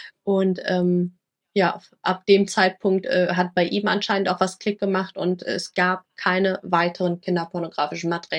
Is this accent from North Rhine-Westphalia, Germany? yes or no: no; Lower Saxony, Germany; ich habe in Rheinland-Pfalz angezeigt, da habe ich zu der Zeit gelebt. Der Fall ist aber in Niedersachsen passiert, wo ich aufgewachsen bin.